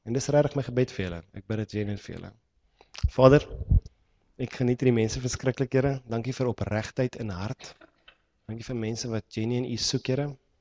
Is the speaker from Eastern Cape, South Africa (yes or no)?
no; Pretoria, Gauteng, South Africa; also born or lived in Johannesburg; now in Cape Town, South Africa; Nou die Kaap is 'n weird plek. Ek kom uit Pretoria uit en Johannesburg uit vir lang jare.